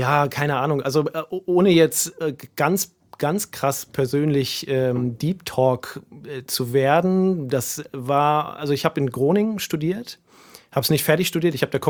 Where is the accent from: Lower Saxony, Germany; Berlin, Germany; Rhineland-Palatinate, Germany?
Lower Saxony, Germany; Lingen; Ja, ich komme auch aus Lingen, gebürtiger Lingener.